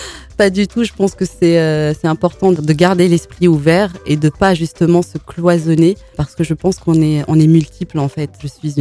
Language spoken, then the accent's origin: French; Algeria; moved away as an adult; also born or lived in Paris; now in France; femme de 41 ans, maman de 3 enfants. Et effectivement, mon papa est malien et ma maman est algérienne. Donc je suis née à Paris, mais j'ai grandi en Algérie jusqu'à mes 18 ans, où je suis revenue en France pour poursuivre mes études et travailler.